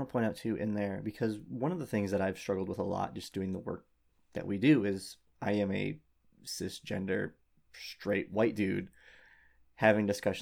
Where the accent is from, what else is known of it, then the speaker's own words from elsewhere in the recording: United States; specifically as a straight white dude growing up in America